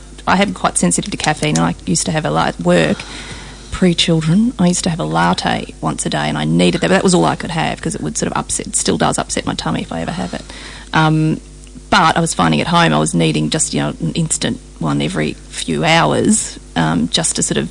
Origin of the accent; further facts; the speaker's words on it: Queensland, Australia; I mean, I grew up in Queensland.